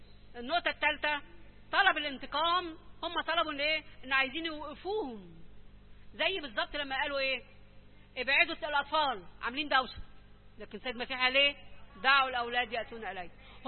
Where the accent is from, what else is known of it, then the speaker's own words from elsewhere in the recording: Egypt; وإيه المعجزة اللي عندنا في مصر؟